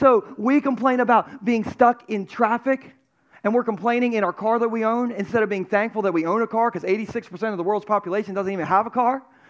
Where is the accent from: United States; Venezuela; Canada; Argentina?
United States; Delaware; we're from Delaware